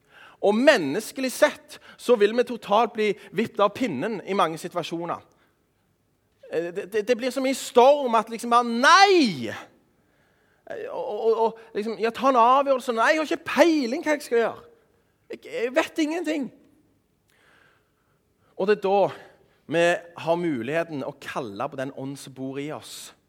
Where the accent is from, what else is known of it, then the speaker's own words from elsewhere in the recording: Sola, Rogaland, Norway; der jeg kommer fra i Sola kommune